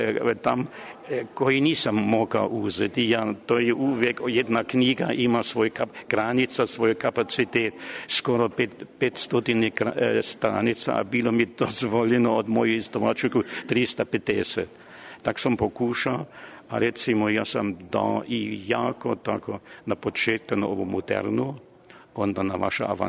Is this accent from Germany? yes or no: yes; Germany; Serbian is a second language; ja sam Nemac sa srpskom dušom.